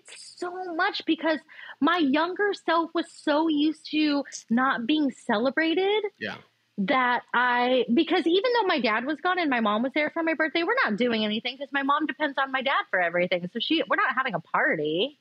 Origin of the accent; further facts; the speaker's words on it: Philippines; when my sister became a nurse, being Filipino, that's the utmost.